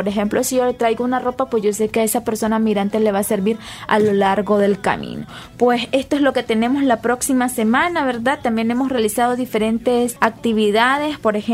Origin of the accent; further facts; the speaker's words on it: Nicaragua; es para el bienestar de cada uno de nosotros como nicaragüenses y también de nuestros familiares.